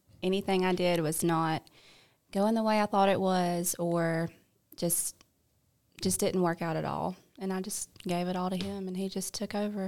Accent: Sylacauga, Alabama, United States; Well, I grew up here in Sylacauga, Alabama. I have an older sister.

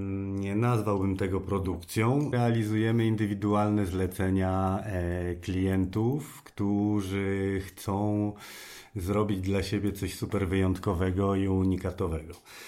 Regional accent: Zakopane, Lesser Poland, Poland; Ja jestem z Podhala, z Zakopanego i tam mój ojciec od wielu, wielu lat prowadzi swoją pracownię.

